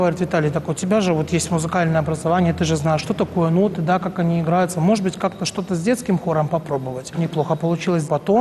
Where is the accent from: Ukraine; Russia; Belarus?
Belarus; Zhabinka, Brest Region; у нас был концерт вот в моем родном городе, где я родился, в принципе, город Жабинка.